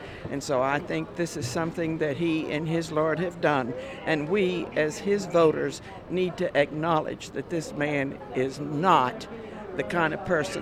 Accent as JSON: {"language": "English", "town": "Hendersonville", "region": "North Carolina", "country": "United States", "said": "I'm from Hendersonville, and I'm 83."}